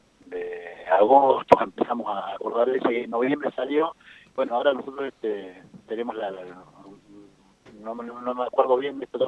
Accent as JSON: {"language": "Spanish", "town": "Wilde", "region": "Buenos Aires Province", "country": "Argentina", "said": "nosotros somos de Wilde, del barrio San Lorenzo."}